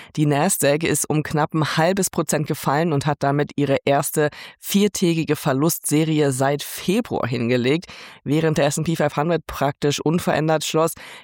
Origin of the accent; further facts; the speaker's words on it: Germany; now in New York, United States; da musste man als Deutscher ganz schön laut singen